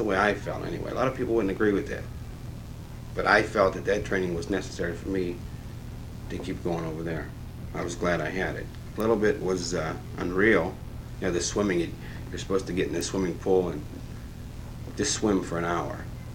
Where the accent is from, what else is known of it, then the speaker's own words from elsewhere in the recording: Youngstown, Ohio, United States; born there; I was born in Youngstown, Ohio on March 4th, 1947.